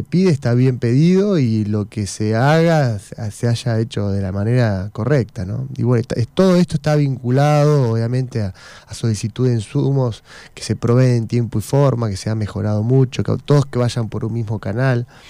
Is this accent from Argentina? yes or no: yes; Argentina